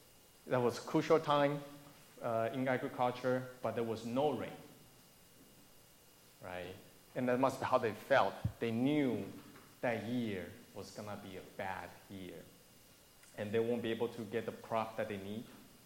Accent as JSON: {"language": "English", "country": "Taiwan", "tie": "born or raised there", "said": "When I grew up in Taiwan, it's very common for households to have those little idols of images in people's houses."}